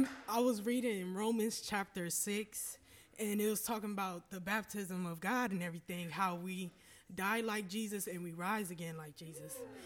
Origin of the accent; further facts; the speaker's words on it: Cleveland, Ohio, United States; I'm from Cleveland, Ohio. And it's a spiritual journey for me here.